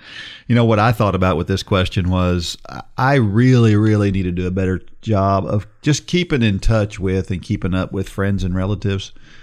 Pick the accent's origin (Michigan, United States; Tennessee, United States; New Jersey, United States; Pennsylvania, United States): New Jersey, United States; born there; I was born in New Jersey. I'm an Irish kid.